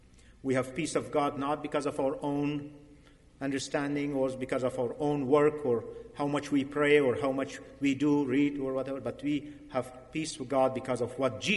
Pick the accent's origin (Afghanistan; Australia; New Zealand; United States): Afghanistan; English is a second language; when I grew up in Afghanistan, when I was grade 3, when I one day went outside and there was machine guns and artillery, army in Kabul, Afghanistan.